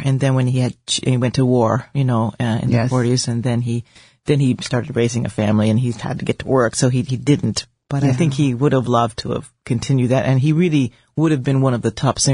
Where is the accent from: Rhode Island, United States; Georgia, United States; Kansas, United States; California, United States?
California, United States; San Rafael; A small town called San Rafael. It's San Rafael, they call it there. Yeah. It's about 20 minutes north of San Francisco.